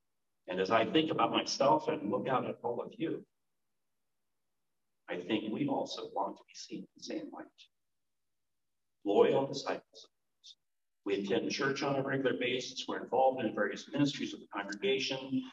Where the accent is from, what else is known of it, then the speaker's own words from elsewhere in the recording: Corrales, New Mexico, United States; I grew up and lived in Corrales at the time.